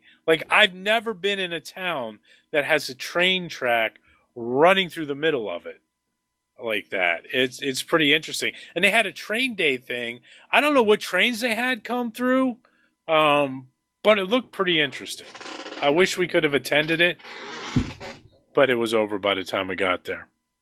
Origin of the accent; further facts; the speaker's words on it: Pennsylvania, United States; And back where I grew up in the Lehigh Valley, there was a movie theater